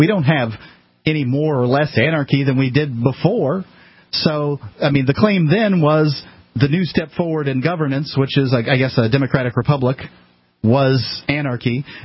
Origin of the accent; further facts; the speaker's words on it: Florida, United States; the ability to vote in a few states, including Florida, my home state.